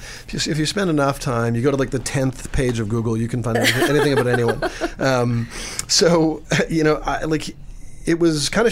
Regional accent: Canada; accent: Canadian; There's my Canadian accent.

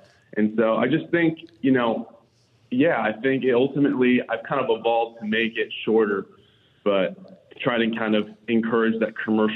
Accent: California, United States; You know, I grew up on Paradise Drive here in Marin County.

